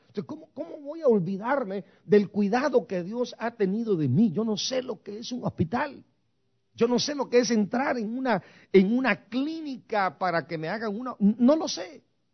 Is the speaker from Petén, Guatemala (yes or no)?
no; Guatemala City, Guatemala Department, Guatemala; now in United States; yo que soy de Guatemala, no se me olvida jamás en la vida, las 4 de la mañana, 13 de febrero de 1982, en la colonia San Francisco 1, en la ciudad capital de Guatemala. A esa hora me llegaron a recoger para llevarme a mí y venirme a los Estados Unidos.